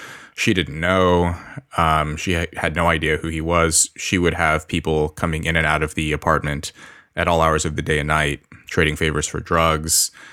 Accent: Los Angeles, California, United States; I was born into poverty in Los Angeles.

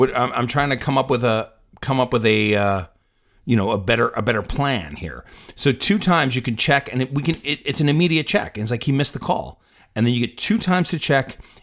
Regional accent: Bronx, New York, United States; He's so exciting now that Afino is my favorite Italian guy. I'm from the Bronx.

